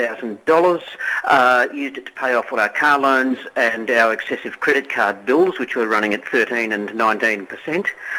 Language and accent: English; Hoppers Crossing, Victoria, Australia; Now, I'm from Hoppers Crossing. I just happen to be in Camberwell.